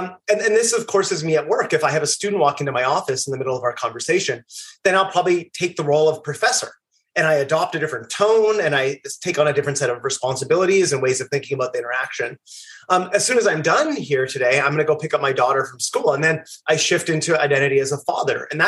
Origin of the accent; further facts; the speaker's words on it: Canada; now in New York, United States; I'm also Canadian.